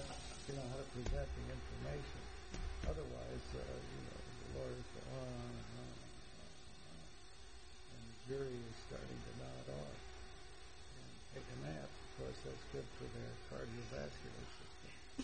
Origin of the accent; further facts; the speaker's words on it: Los Angeles, California, United States; I'm from Los Angeles.